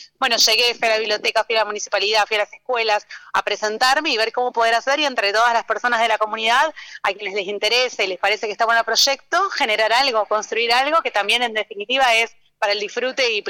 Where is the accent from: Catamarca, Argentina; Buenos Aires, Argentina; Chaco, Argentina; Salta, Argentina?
Buenos Aires, Argentina; yo soy de Buenos Aires, de la ciudad de Buenos Aires, de Capital